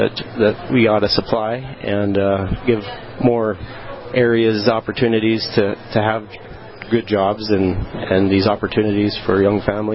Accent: Rugby, North Dakota, United States; Rugby, North Dakota. My great-grandfather homesteaded in 1903 on a farm that I grew up on that my brother and father are still operating today.

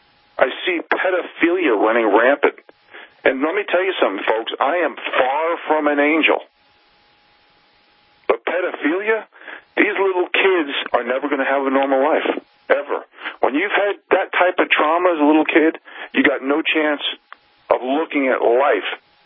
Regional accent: New York City, New York, United States; now in Montana, United States; I mean, here in Montana, when I dreamed growing up in New York City, I dreamed about coming here and being a mountain man

